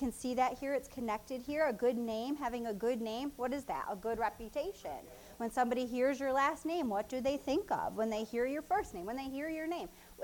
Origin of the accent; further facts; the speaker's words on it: Jamestown, United States; I grew up in Jamestown, and I remember various families.